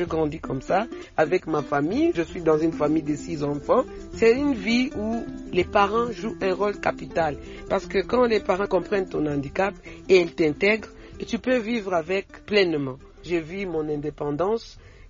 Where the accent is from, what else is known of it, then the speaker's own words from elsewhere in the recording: Côte d’Ivoire; Si tu me vois que je suis handicapé, je suis ivoirien